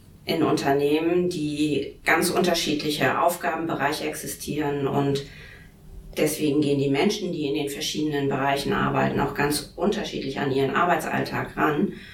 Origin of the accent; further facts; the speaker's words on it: Northern Germany, Germany; accent: Northern German; Wahrscheinlich hört man auch so ein bisschen an meiner, an meinem Dialekt, dass ich eher aus dem Norden von Deutschland komme. Ich bin ein Küstenkind, habe einen Homeoffice-Standort in Oldenburg